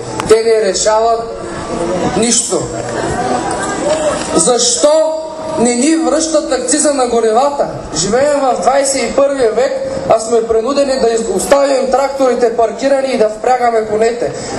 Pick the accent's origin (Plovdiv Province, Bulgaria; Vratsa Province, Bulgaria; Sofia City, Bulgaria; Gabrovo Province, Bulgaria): Gabrovo Province, Bulgaria; Tryavna; идвам от Трявна.